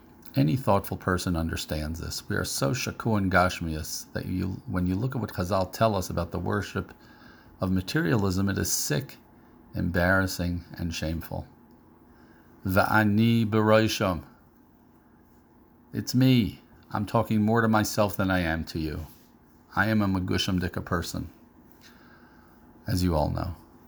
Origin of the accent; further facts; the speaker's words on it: Baltimore, Maryland, United States; When I grew up in Baltimore in the early 70s, there was a family who lived 45 miles away from the city.